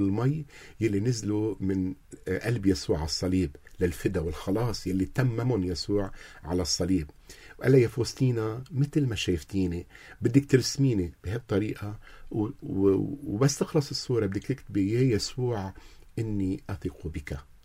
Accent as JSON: {"language": "Arabic", "country": "Lebanon", "said": "أنا كمرسل لبناني مهندس صوت"}